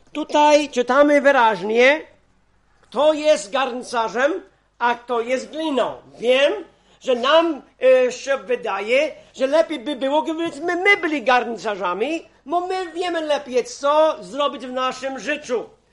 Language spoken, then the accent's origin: Polish; Mexico; to, co mówię, to jest na podstawie tego, co sam widziałem w latach 60. w Meksyku